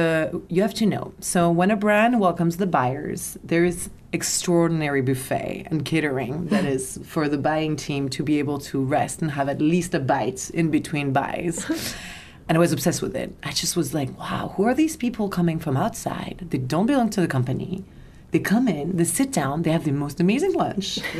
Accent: Paris, Île-de-France, France; English is a second language; maybe because I was born and raised in Paris

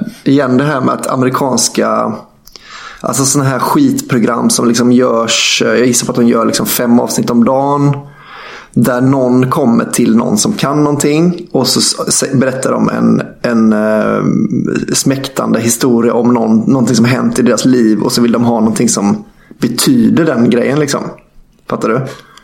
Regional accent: Kungälv, Västra Götaland County, Sweden; de som bor kvar i Kungälv, alltså där jag är från.

